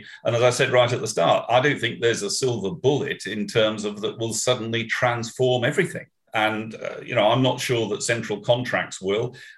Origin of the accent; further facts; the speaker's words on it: Yorkshire and the Humber, United Kingdom; I speak with feeling as a Yorkshireman whose county just got relegated into the second division